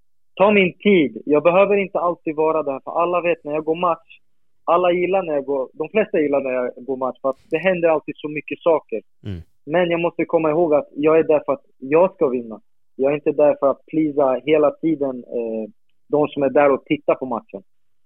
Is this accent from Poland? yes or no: yes; Gdynia, Pomeranian Voivodeship, Poland; Gdynia där i min hemstad. Jag bor ganska nära